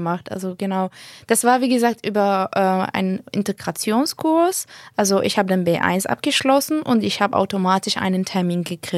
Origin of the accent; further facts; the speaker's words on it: Syria; Und das ist für mich als Syrer, es war eine Herausforderung.